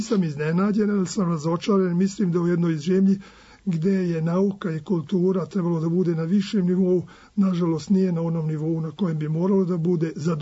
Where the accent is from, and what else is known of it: Vojvodina, Serbia